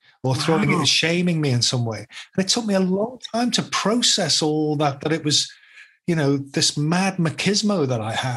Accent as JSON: {"language": "English", "town": "Liverpool", "region": "North West England", "country": "United Kingdom", "said": "I mean, when I came to RADA from Liverpool, I was so locked up."}